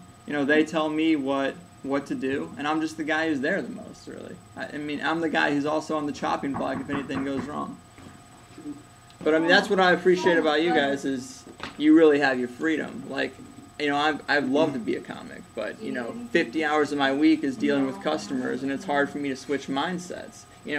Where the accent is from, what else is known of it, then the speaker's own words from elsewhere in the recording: St. Louis, Missouri, United States; But I'm from St. Louis, and in Missouri, there are not a lot of choices.